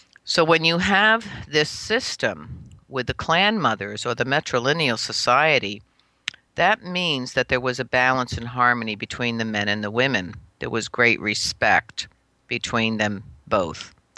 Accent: New York, United States; I grew up here in the Hudson Valley. I was born here on Turtle Island. I was right. born actually in this area in the Hudson Valley, yeah, upstate New York.

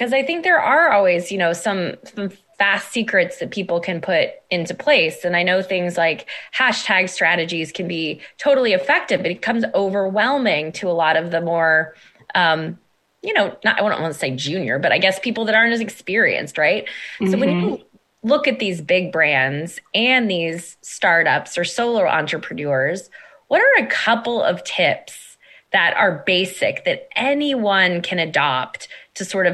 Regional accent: California, United States; now in Boston, United States; I find myself living in Boston and I keep gravitating towards finding California natives since I grew up in the Bay Area as well.

